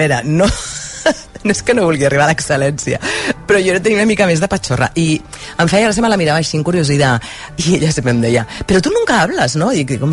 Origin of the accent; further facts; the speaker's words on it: Barcelona, Catalonia, Spain; moved away as an adult; una tia de Barcelona, 25 anys, arribada a Madrid